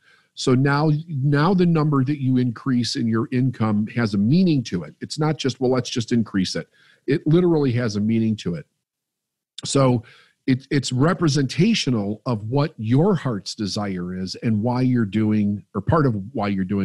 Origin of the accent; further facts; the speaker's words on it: Chicago, Illinois, United States; I came from Chicago, right? And I moved out of the city about 85 miles west of Chicago, raised my family out there.